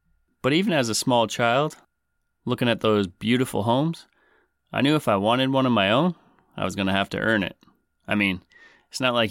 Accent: Canada; I'm your Canadian host … coming at you straight out of the closet with another tale from up north, eh?

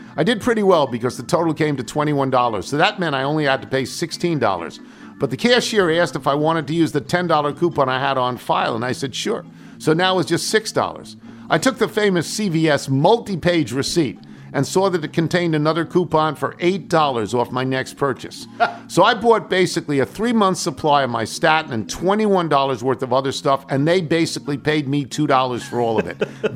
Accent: Baltimore, Maryland, United States; now in Dana Point, United States; retired in beautiful Dana Point, California, a beach town halfway between L.A. and San Diego, but I grew up in Baltimore.

